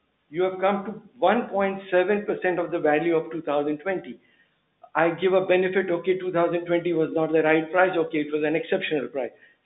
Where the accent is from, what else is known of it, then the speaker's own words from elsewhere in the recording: Singapore; I come from Singapore, and I have been an investor